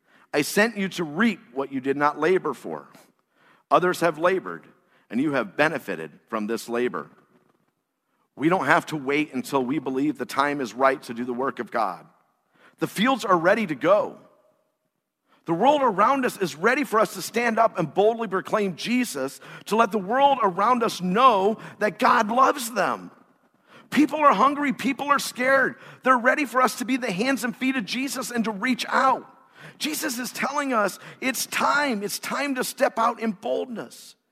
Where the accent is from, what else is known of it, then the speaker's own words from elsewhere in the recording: Indiana, United States; So you don't end up over in California instead of just Indiana a couple hours away?